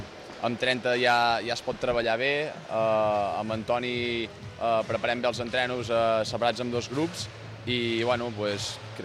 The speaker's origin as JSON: {"language": "Catalan", "town": "Sant Hipòlit de Voltregà", "region": "Catalonia", "country": "Spain", "tie": "born or raised there", "said": "els que som de Sant Hipòlit de tota la vida el que volem és jugar a casa"}